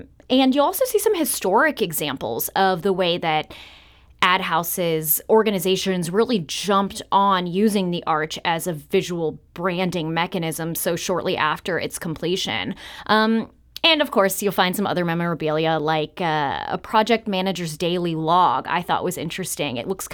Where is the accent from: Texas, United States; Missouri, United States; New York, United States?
Missouri, United States; I grew up in West County, St. Charles County, and even miles from the shadow of the arch